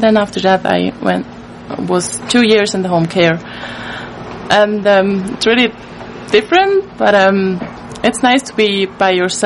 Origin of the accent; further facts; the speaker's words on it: Bern, Switzerland; English is a second language; No, I'm from Bern, that's the capital.